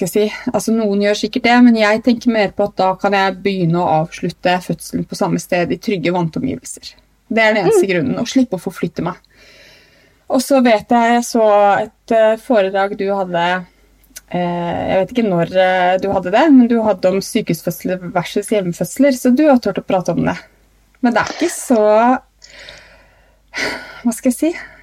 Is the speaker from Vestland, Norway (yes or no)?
no; Trondheim, Trøndelag, Norway; born there; Jeg ble født på stiftelsen i Trondheim.